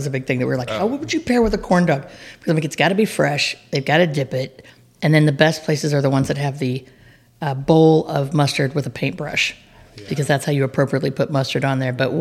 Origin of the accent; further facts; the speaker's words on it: Missouri, United States; Gooseberry was not a thing that we grew up with in Missouri.